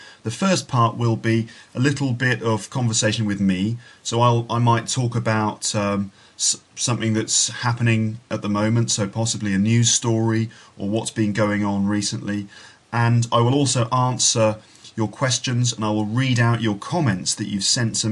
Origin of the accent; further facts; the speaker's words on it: England, United Kingdom; because I'm English and we all love football, right?